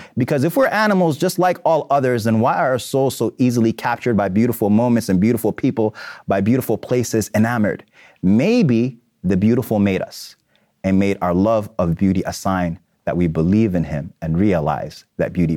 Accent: Sudan; I didn't grow up in a farming culture, but I'm from a farming culture. I'm from Sudan. I'm from a village of farmers.

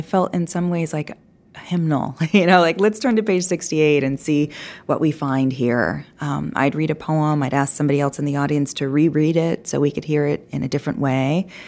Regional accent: United States; it was probably the best thing that I could have done as an American

